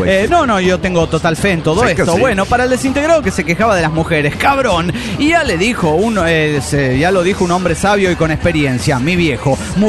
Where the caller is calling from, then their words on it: Guadalajara, Jalisco, Mexico; de Guadalajara, Jalisco, México.